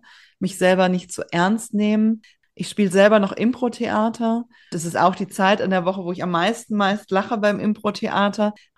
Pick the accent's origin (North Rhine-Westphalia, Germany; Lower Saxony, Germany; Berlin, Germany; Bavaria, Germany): North Rhine-Westphalia, Germany; born there; Ich bin ja gebürtige Rheinländerin aus der Kölner Region.